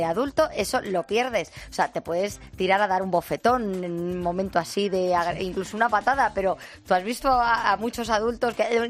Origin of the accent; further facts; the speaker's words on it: Seville, Andalusia, Spain; hola, soy de Sevilla. … trabajo de noche de vigilante